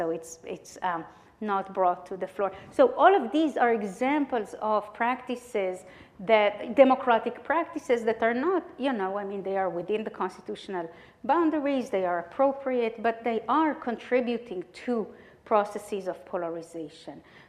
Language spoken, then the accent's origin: English; Israel; English is a second language; moved away as an adult; As you may be able to guess from my name or my accent, I'm coming here from Israel. I'm an immigrant from Israel